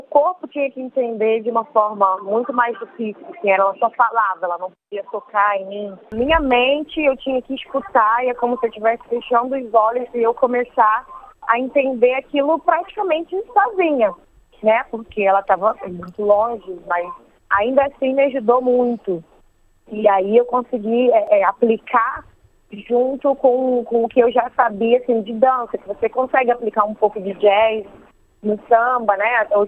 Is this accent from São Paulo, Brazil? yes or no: no; Rio de Janeiro, Brazil; now in Adelaide, Australia; Sou carioca, né? Eu nasci criada em Realengo, um bairro no subúrbio da Zona Oeste do Rio de Janeiro, onde também tem muito samba, a cultura do samba é muito forte. Mas como eu vim de uma família bem tradicional, uma família evangélica